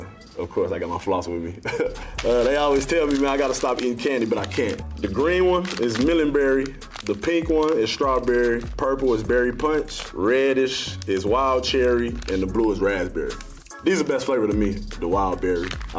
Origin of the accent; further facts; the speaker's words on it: Arkansas, United States; I'm from the South Arkansas. We just big on, like, class and just being, like, real smooth, laid back. I hang around a lot of older people when I was little